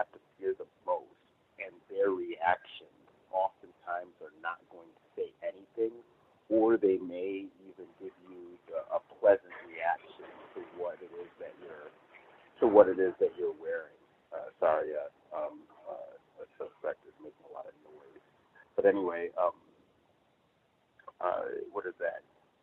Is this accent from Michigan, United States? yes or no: yes; Michigan, United States; now in Chino, United States; I'm reporting from Chino, California. I just wanted to say, Gus, your story about your shirt reminds me of an incident that occurred when I was growing up in small town Michigan